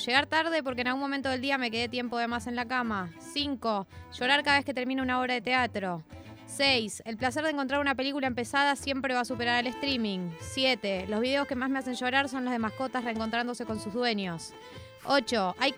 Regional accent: Argentina; Basta de creer que nos merecemos ganar copas de fútbol porque somos Argentina.

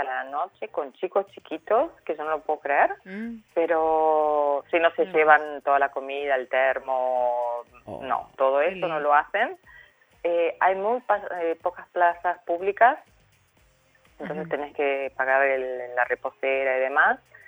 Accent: Argentina; Soy de Argentina, la verdad que sí.

